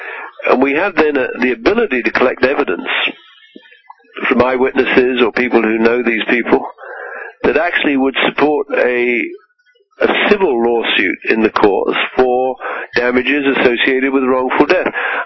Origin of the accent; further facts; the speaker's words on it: Canada; and I'm Canadian, and I'm a British citizen as well.